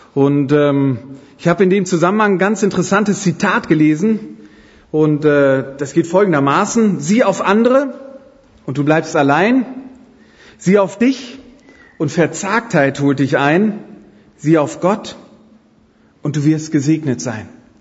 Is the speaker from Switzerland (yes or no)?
no; Düsseldorf, North Rhine-Westphalia, Germany; Ich arbeite in Köln, das als Düsseldorfer.